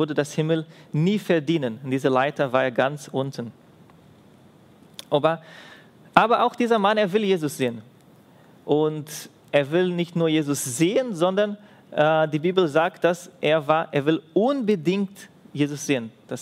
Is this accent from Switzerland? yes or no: no; Brazil; German is a second language; Und ich komme aus Brasilien